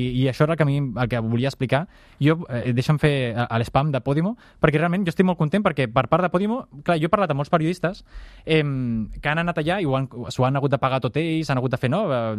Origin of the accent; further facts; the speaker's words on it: Barcelona, Catalonia, Spain; ja que soc de Barcelona, ja que estic parlant en castellà